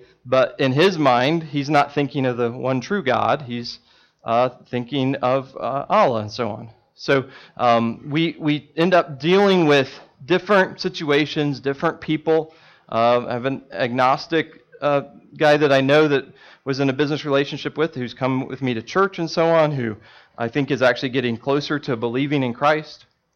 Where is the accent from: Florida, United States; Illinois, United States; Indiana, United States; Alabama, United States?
Indiana, United States; I grew up in Indiana, so basketball is kind of the big thing.